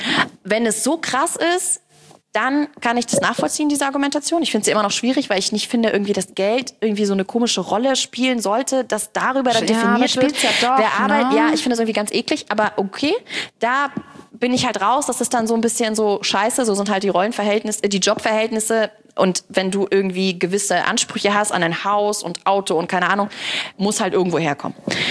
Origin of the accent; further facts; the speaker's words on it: Belarus; Ich komme ja aus Weißrussland.